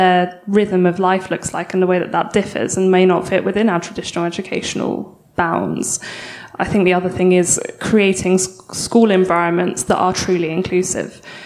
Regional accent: South East England, United Kingdom; I'm from East Sussex, and there are no grammar schools in East Sussex.

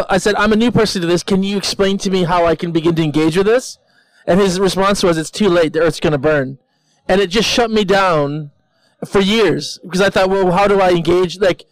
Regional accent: United States; Anyway, they in a very nice way, Britishly, said no, but because I'm American, I didn't hear it.

